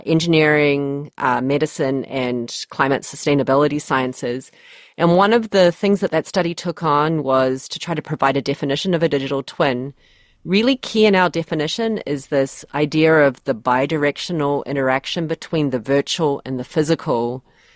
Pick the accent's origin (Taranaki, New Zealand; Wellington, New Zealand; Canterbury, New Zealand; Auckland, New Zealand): Auckland, New Zealand; So I grew up in Massey in West Auckland